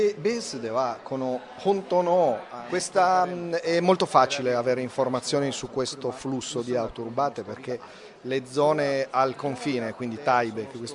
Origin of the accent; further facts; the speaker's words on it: Japan; Italian is a second language; Io invece, da giapponese che non la conoscevo, portavo delle informazioni